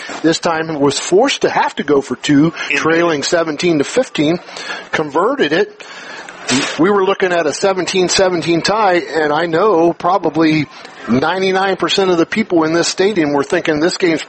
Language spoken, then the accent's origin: English; Sydney, New South Wales, Australia; now in United States; both at my home in South Carolina and abroad here at from my hometown in Sydney